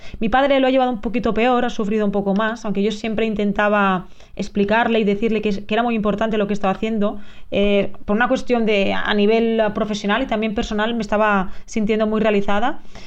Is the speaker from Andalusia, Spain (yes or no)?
no; Castelló, Valencian Community, Spain; desde que salí de Kiev hasta que he llegado a mi pueblo, porque soy de un pequeño pueblo